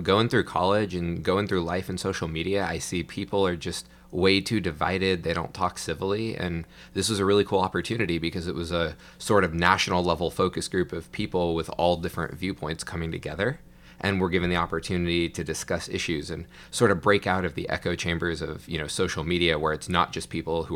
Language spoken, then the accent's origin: English; California, United States; I'm from Orange County, California.